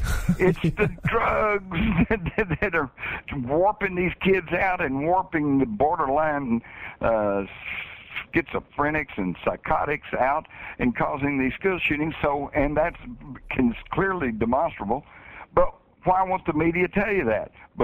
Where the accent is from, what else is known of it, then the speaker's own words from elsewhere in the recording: Texas, United States; Hell, Mike, when I was a kid growing up in Texas, we took guns to school